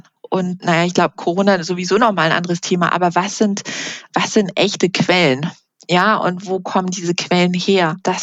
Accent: Hamburg, Germany; Also ich bin halt in Hamburg aufgewachsen, groß geworden, hier halt auch immer gelebt.

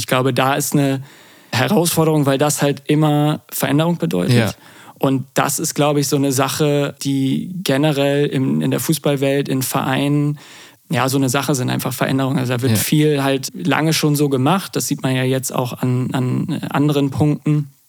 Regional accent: Bremen, Germany; ich komme aus Bremen, bin in Bremen geboren, bin dann in der Nähe da aufgewachsen.

